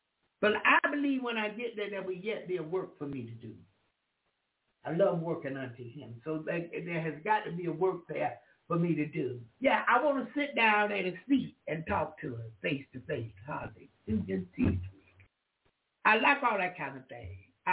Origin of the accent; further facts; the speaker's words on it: the South, United States; I like a lot of gold. I'm from the South.